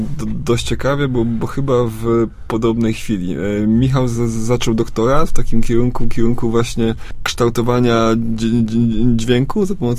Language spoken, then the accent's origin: Polish; Gronów, Lower Silesian Voivodeship, Poland; My jesteśmy w trójkę z Gronowa